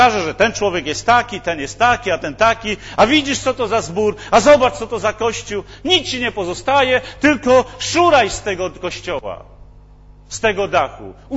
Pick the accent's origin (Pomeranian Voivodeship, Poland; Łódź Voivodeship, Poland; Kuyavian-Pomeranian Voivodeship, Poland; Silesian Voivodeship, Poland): Silesian Voivodeship, Poland; U nas się na Śląsku mówi taką właśnie myśl